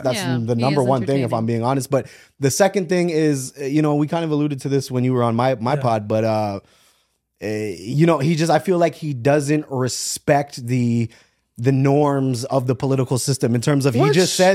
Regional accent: United States; I'm American.

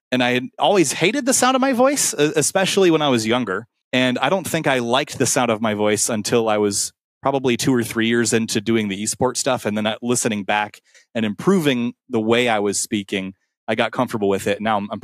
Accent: Rochester, New York, United States; I'm from Rochester, New York

